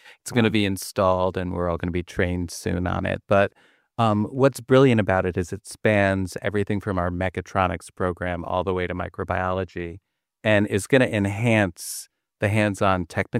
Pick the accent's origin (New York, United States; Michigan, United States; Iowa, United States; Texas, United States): New York, United States; I come from Columbia County, so I get the joy of driving to the Berkshires and seeing it every day.